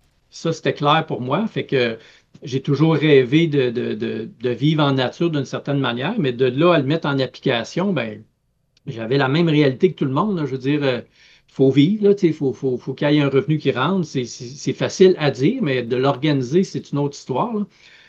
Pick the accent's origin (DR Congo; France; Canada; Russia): Canada; Gagnon, Quebec; Alors, moi, ça m'en prenait pas plus pour avoir le goût de retourner dans mon coin de pays, puis d'aller découvrir ce secteur-là. Parce que quand j'étais plus jeune à Gagnon, ben je ne faisais que ça, là, aller en forêt.